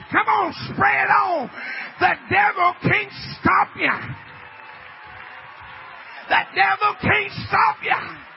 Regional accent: Louisiana, United States; I'm from Louisiana.

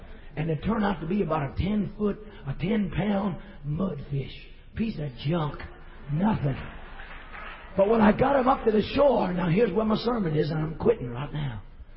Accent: New York, United States; I'm from New York. I'm not Daniel Boone's mother. I'm from New York.

